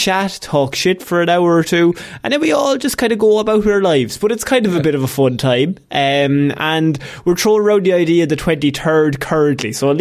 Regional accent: Ireland; And as Irish people, we are prone not to give a shit about the royal family, unless there's drama.

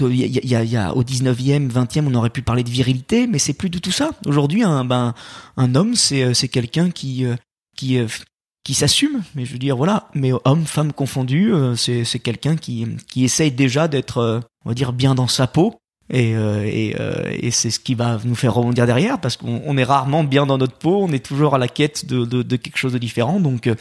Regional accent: Lyon, Auvergne-Rhône-Alpes, France; Je suis lyonnais. J'ai eu la chance en plus de grandir dans une ville qui a été 7 fois championne de France.

